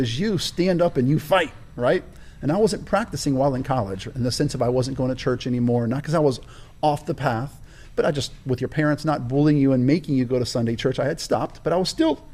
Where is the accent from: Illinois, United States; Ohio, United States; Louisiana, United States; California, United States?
Louisiana, United States; So we went to church weekly, raised in a Catholic household, born and raised in Louisiana.